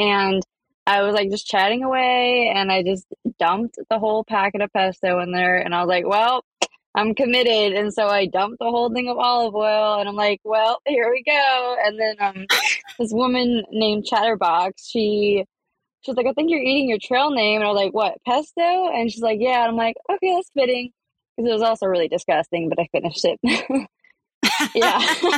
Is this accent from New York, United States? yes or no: yes; New York, United States; I grew up in Western New York, but we didn't really hike a lot.